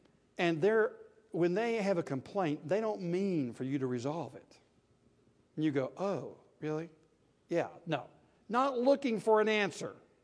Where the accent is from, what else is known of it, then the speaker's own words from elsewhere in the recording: Athens, Tennessee, United States; There's a family in the town I grew up in East Tennessee, Athens, Tennessee.